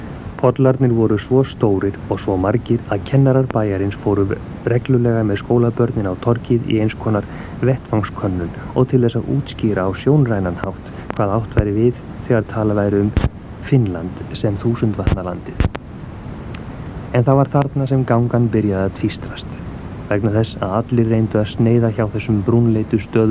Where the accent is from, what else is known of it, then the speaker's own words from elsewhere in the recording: Akranes, Western Region, Iceland; Þegar ég var að alast upp á Skaga